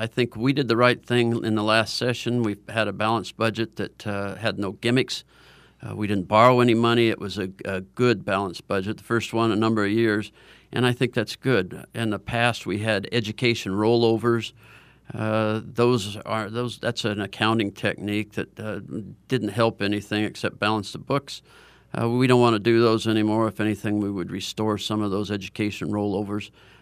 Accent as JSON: {"language": "English", "town": "Prescott", "region": "Arizona", "country": "United States", "tie": "born or raised there", "also_born_or_lived": "Phoenix", "said": "I'm a rancher. I'm not a politician. I was born in Phoenix and grew up in Prescott on a ranch. I still have the ranch."}